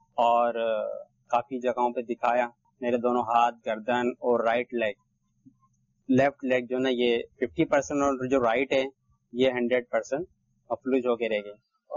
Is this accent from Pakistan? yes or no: yes; Tharparkar, Sindh, Pakistan; born there; اور اندرون سندھ کا ایک علاقہ تھرپار کر میں پیدائش ہوئی تھی میری.